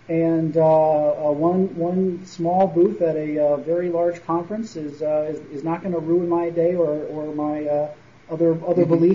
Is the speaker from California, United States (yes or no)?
yes; Oakland, California, United States; And you know, I growing up in Oakland, California, I visited or went to tons of events